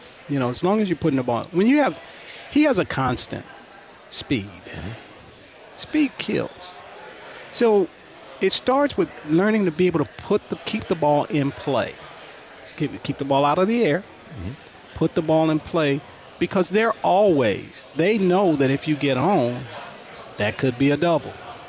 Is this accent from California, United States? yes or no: yes; Los Angeles, California, United States; I'm going to tell you. I grew up in Los Angeles, and I had, you know, I had a chance to watch, as Mike Ball slipping in, I had a chance to watch Koufax.